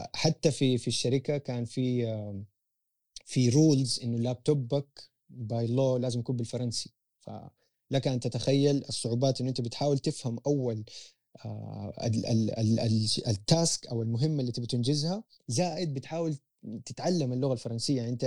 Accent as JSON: {"language": "Arabic", "town": "Jeddah", "region": "Makkah Province", "country": "Saudi Arabia", "tie": "born there", "also_born_or_lived": "Canada", "said": "أنا تولدت في مدينة جدة، قضيت مرحلة التعليمية تقريبا في كندا،"}